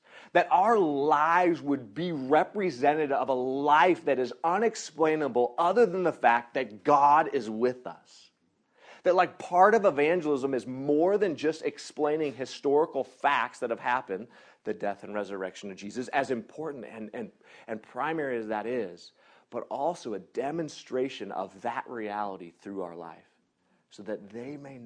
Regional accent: Seattle, Washington, United States; go back home to my hometown in Seattle

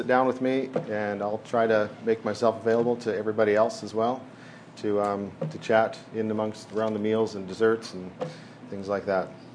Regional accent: Canada; now in Texas, United States; So really, I'm from Canada originally. I don't feel Canadian. Not that I don't like Canada. I just like Texas better. So I call Texas home.

